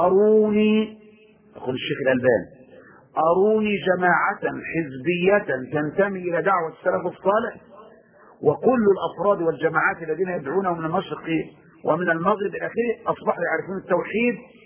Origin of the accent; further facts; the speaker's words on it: Syria; يقولون عندنا في سوريا عزيز بدون قيام